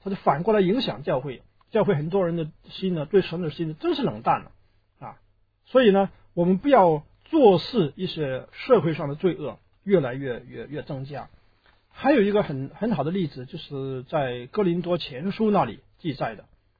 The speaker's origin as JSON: {"language": "Chinese", "country": "China", "said": "我们中国人呢这特别的缺乏这个勇气，这个勇是比较在我们儒家思想里面比较不是那么强调的啊。"}